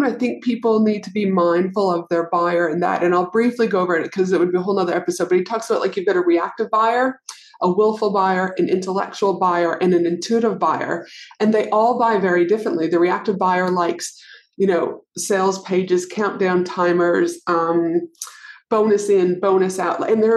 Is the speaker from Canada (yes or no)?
yes; Canada; I remember back in Canada, we're both from Canada